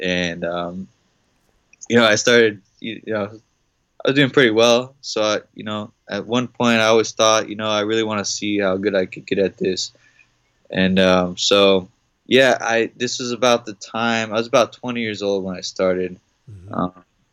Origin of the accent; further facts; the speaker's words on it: Los Angeles, California, United States; I'm originally from Los Angeles, over here fighting at Out of Robot Fight Fitness. You know, I've been in Venice for about 8 years now, the Venice area.